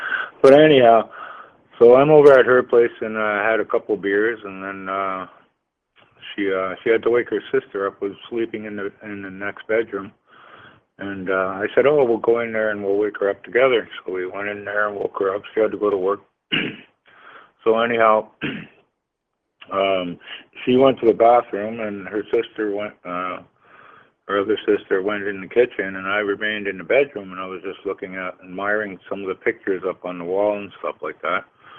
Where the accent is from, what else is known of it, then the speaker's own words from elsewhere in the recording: St. Catharines, Ontario, Canada; an apartment in my hometown in St. Catharines, which is just outside of Niagara Falls